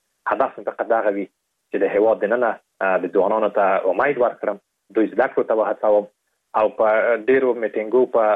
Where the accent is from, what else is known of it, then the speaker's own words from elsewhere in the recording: Afghanistan; او په دې باندې مې لیکلي وو چې زه د افغانستان یم.